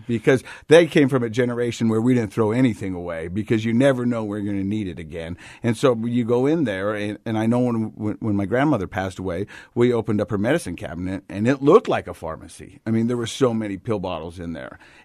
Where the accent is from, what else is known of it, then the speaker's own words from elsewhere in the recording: Ogden, Utah, United States; Now, I'm from the Biggity Biggity O, that's Ogden to you and me.